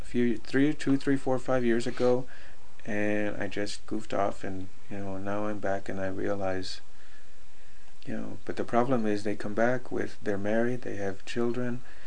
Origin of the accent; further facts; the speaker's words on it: Isleta, New Mexico, United States; now in Socorro, United States; See, because I grew up in Isleta, and you know, born and raised. And now I live out there by Socorro